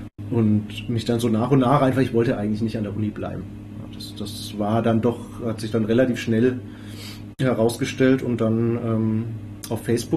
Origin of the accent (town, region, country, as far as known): Würzburg, Bavaria, Germany